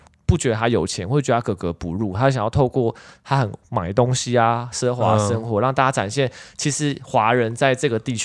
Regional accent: Taichung, Taiwan; 我是台中人欸，干嘛、

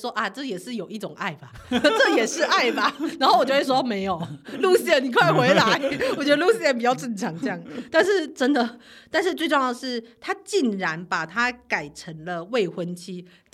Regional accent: Taiwan; 这个身为一个台湾人是没有办

